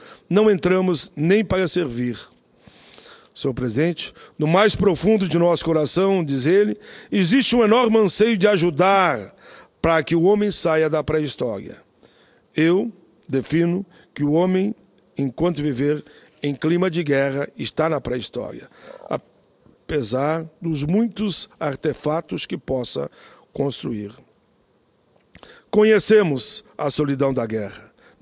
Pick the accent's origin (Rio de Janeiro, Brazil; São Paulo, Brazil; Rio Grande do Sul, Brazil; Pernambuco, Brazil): Rio Grande do Sul, Brazil; sou do Sul, eu venho do Sul